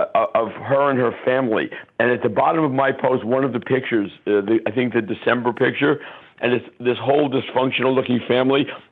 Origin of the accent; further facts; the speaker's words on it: Brooklyn, New York, United States; So, like, I grew up in Brooklyn. I know what these kind of crazy people are like.